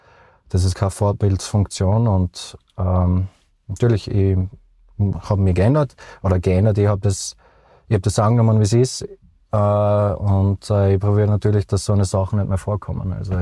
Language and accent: German; Austria; Und es gibt leider wenige Spieler bei uns in Österreich, die das noch machen und gleichzeitig spielen können.